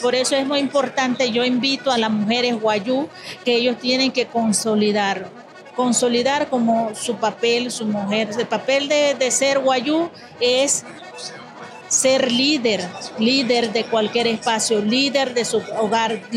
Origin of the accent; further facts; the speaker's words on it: Maicao, La Guajira, Colombia; soy bióloga, vengo del departamento de La Guajira, municipio Maicao.